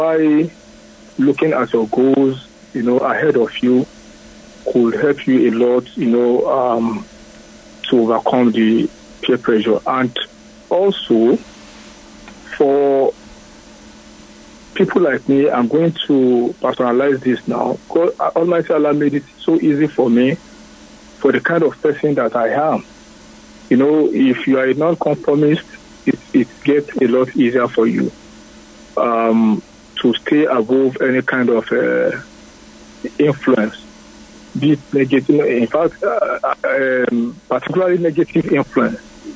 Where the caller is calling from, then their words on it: Akute, Ogun, Nigeria; I'm calling from Akute.